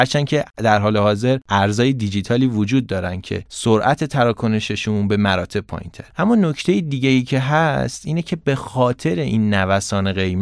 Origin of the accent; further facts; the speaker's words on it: Iran; یعنی ما که ایرانی هستیم